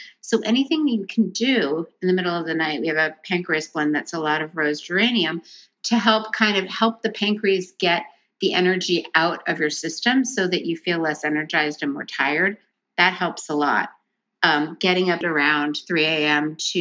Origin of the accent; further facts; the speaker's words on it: Seattle, Washington, United States; You know, I grew up in Seattle back when it was barely on the map.